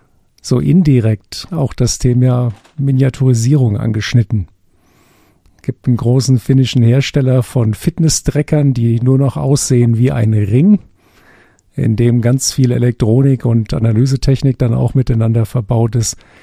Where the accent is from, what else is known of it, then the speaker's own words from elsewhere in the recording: Germany; als Deutscher